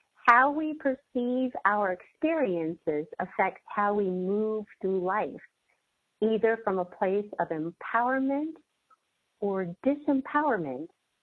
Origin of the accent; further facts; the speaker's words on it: Los Angeles, California, United States; even though I'm from Los Angeles, like, people might say, well, yeah, but how is it a new reality, because you're just coming back to where you're from? Well, I am, but I'm coming back. You know, I left California as one version of me